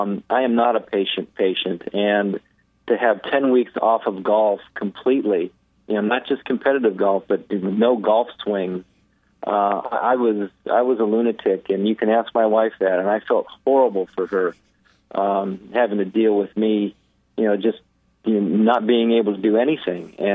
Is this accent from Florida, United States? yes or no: no; California, United States; We're beach people. Growing up in Southern California, we're ocean people.